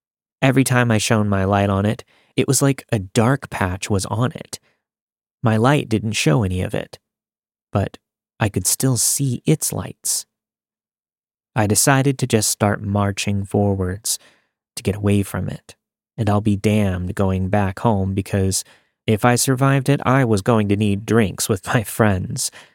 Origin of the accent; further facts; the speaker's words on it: Scotland, United Kingdom; Being a Scottish guy, I like to go to the pub with my friends and get drunk.